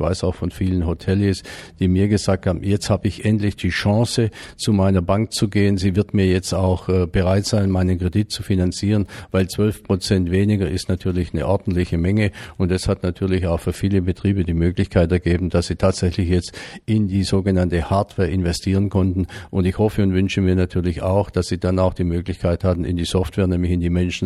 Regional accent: Baden-Württemberg, Germany; wenn ich jetzt da an meine Heimat denke, an die Schwäbische Alb und auch an den Schwarzwald

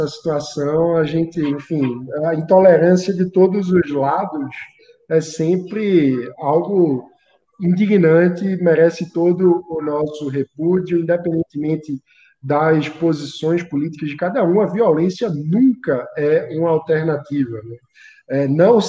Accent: Recife, Pernambuco, Brazil; Eu que venho do Recife, onde a gente tem uma deficiência crônica de transporte público

